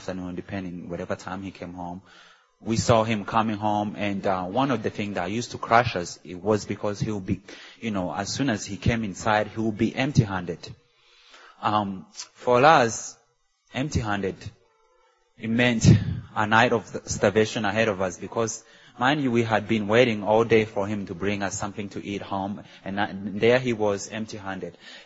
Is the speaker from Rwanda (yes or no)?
yes; Rwanda; now in Greensboro, United States; I am from Rwanda, East Africa, and I now live in Greensboro, North Carolina